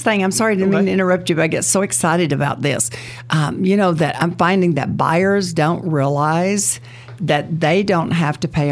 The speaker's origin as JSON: {"language": "English", "region": "Texas", "country": "United States", "tie": "born or raised there", "said": "So Texas, being native Texan that we are, though, we're a little prejudiced."}